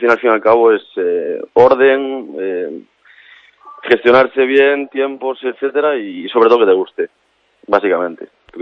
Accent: O Grove, Galicia, Spain; la Ría de Arousa, soy del Grove, es parte de mi vida.

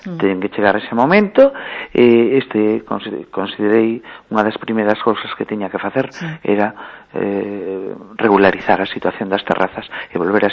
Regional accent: Lugo, Galicia, Spain; o primeiro patrimonio é como somos os lucenses

